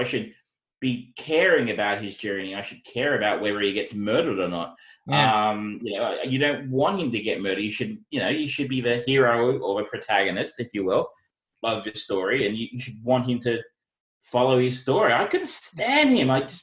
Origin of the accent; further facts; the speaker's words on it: Geelong, Victoria, Australia; I grew up in Geelong, where the word fuck is punctuation.